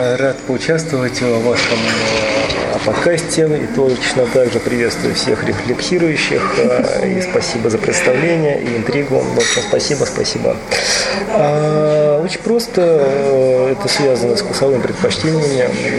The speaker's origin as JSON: {"language": "Russian", "town": "Petushki", "region": "Vladimir Oblast", "country": "Russia", "tie": "born there", "said": "Я родился в Владимирской области, в городе Петушки."}